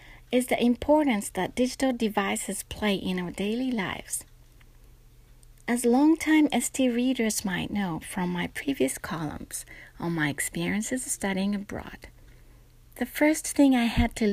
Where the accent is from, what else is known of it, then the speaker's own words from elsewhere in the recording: Yamanashi, Japan; she loves animals in my hometown in Yamanashi much more than I did as a kid.